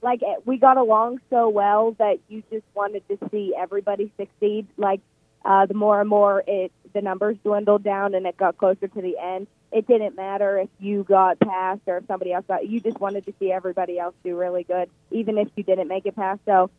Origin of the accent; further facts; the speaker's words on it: Pittsburgh, Pennsylvania, United States; And I'm from Pittsburgh.